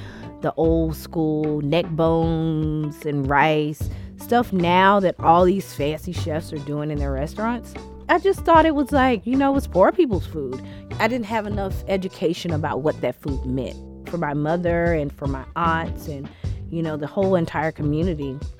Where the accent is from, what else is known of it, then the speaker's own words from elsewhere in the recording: the South, United States; And I'm like, I guess they asked me that because I'm from the South.